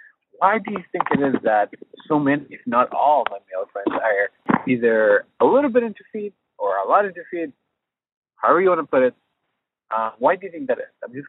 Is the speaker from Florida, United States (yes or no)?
no; New York, United States; Hey, Dan. I'm from New York. I'm a single male.